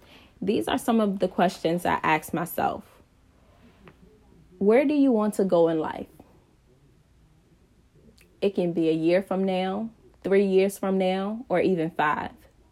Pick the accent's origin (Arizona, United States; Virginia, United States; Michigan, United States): Virginia, United States; Petersburg; I'm 24 years old, born and raised in Petersburg, Virginia.